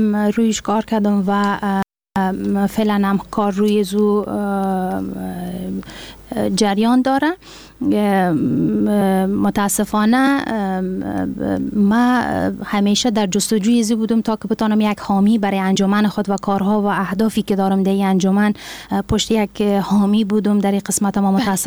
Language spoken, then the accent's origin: Persian; Farah, Afghanistan; خب در ابتدا ما از ولایت فرا هستم